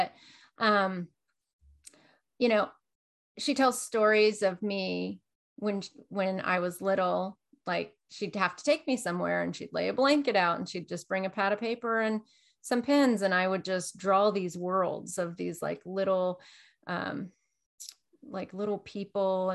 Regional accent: Kansas, United States; So I grew up in Kansas.

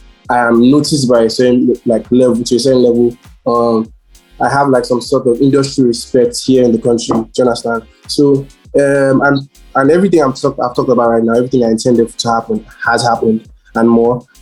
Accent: Nigeria; I'm a Nigerian, I'm an African

